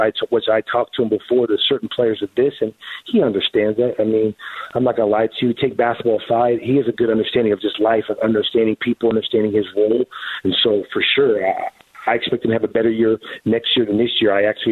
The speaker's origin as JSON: {"language": "English", "region": "California", "country": "United States", "lives_now": "Phoenix, United States", "said": "Phoenix is home. Like I said, I bought a home. I sold my home in California, even though I'm from California, to be there when it's all said that I'll retire."}